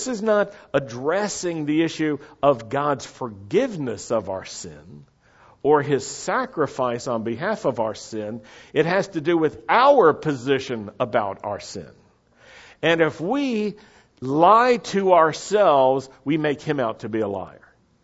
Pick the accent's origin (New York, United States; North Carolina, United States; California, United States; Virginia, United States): Virginia, United States; Roanoke; when I was growing up in Roanoke, Virginia, the synagogue my family belonged to was called Beth Israel.